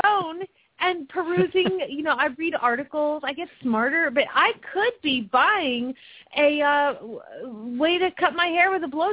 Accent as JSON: {"language": "English", "town": "Phoenix", "region": "Arizona", "country": "United States", "said": "from Phoenix, Arizona."}